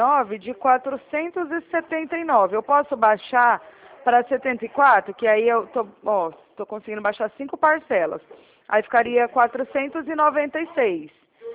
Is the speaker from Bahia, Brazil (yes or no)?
no; Araraquara, São Paulo, Brazil; Eu não sou aí de Taquaritinga, eu sou aqui de Araraquara